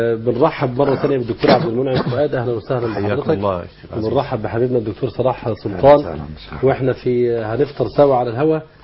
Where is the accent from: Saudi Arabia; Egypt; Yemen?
Egypt; Upper Egypt; انا كنت صعيدي في المانيا برضه